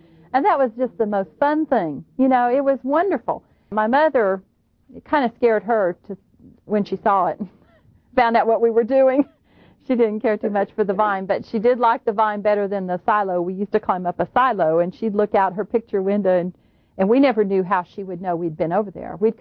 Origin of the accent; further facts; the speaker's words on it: Indiana, United States; I grew up in Indiana, and on one side of our home, we had an apple orchard, and on another side, of like a wooded area, and we had wheat fields and corn fields, and kind of lived out in the country.